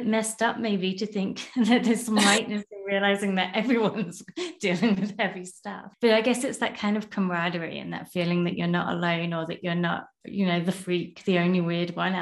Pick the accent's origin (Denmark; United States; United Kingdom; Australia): United Kingdom; England; now in Canada; I remember going back home to England. I live in Canada. I'm born and raised in England.